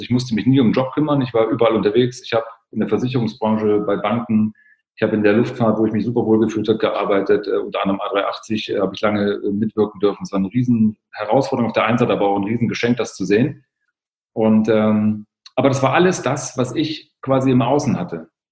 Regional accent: East Germany, Germany; Ich bin im Osten aufgewachsen.

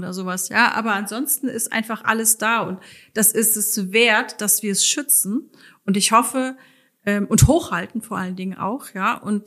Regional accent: Limburg an der Lahn, Hesse, Germany; now in Heidelberg, Germany; Ich komme aus Hessen. Ich komme aus Limburg an der Lahn. Und da habe ich tatsächlich dann meinen Mann kennengelernt und bin dann hierher gekommen.

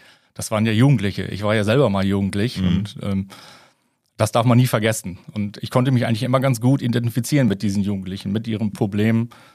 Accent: Schöningsdorf, Lower Saxony, Germany; Ja, ich bin Junge von Dörp, komme von Schöningsdörp.

